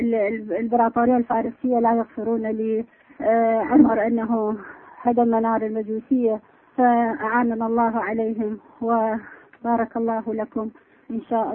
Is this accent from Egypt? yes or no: no; Iraq; والله ألمنا أنا عراقية